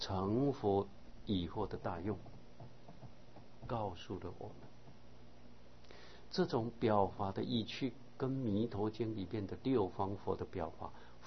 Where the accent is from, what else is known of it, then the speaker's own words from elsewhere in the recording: China; 我们中国人把一天分为十二个时辰